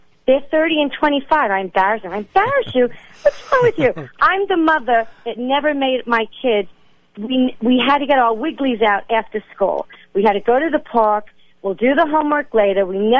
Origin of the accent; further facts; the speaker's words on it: Brooklyn, New York, United States; How you doing? I'm from Brooklyn.